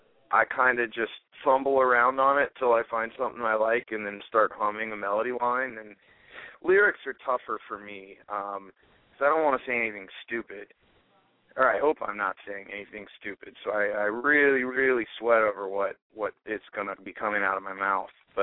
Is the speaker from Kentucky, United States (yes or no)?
yes; Kentucky, United States; We're all from Kentucky. I grew up in Kentucky, so that's where the bluegrass comes from. It's everywhere here.